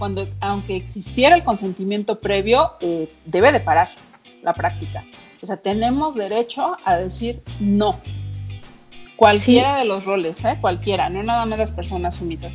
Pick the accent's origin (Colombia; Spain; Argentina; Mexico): Mexico; por ejemplo, en México, la forma de comer picante, ¿no? De comer chile que tenemos